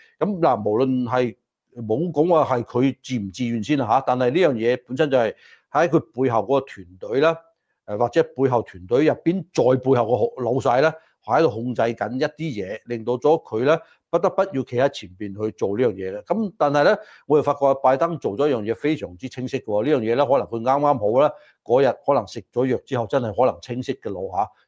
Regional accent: United States

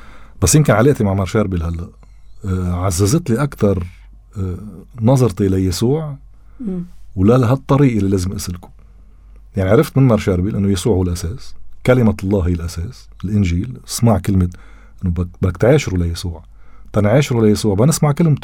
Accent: Lebanon; أنا لبناني

